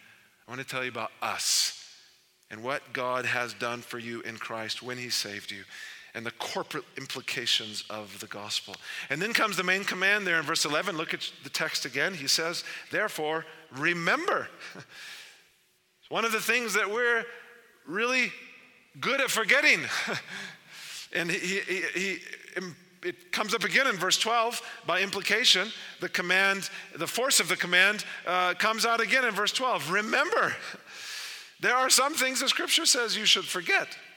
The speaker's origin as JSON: {"language": "English", "region": "Texas", "country": "United States", "tie": "born or raised there", "said": "one of my mentors in the church I grew up in Texas"}